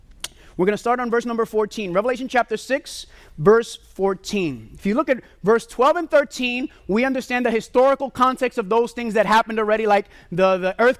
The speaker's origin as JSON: {"language": "English", "country": "Puerto Rico", "said": "Because I'm from Puerto Rico. And Puerto Rico is an island."}